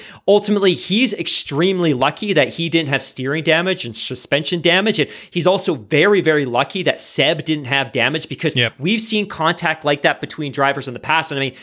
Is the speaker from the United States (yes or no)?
no; Canada; it's partly because we're Canadian and we want him to be successful.